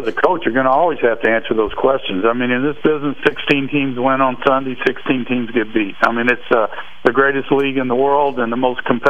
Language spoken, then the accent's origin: English; Houston, Texas, United States; I feel pressure because I grew up in the Heights, and I'm a Houston kid, and I want to see this team win